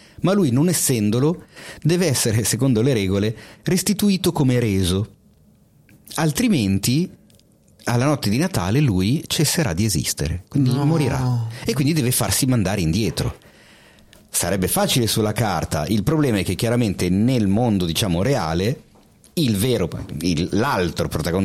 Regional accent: Milan, Lombardy, Italy; credo sia la mia più grande macchia da milanese.

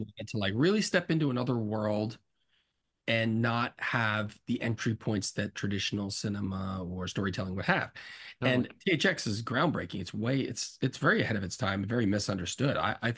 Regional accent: New Jersey, United States; I didn't hear about that till much later where I grew up in New Jersey.

